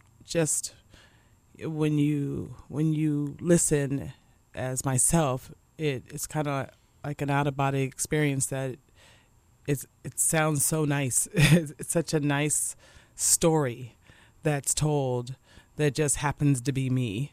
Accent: Lancaster, California, United States; born or raised there; also born or lived in Los Angeles

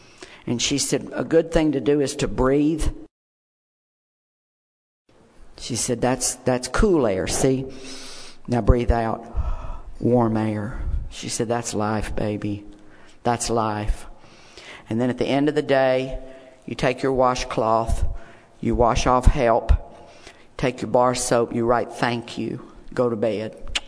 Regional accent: Deep South, United States; I had a secret growing up in the Deep South.

